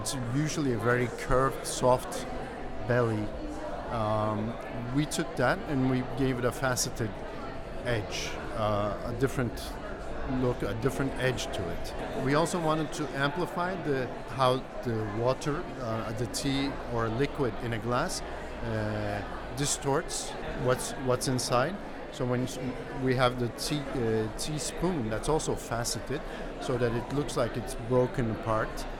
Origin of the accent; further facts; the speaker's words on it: Istanbul, Turkey; I'm from Istanbul, Turkey.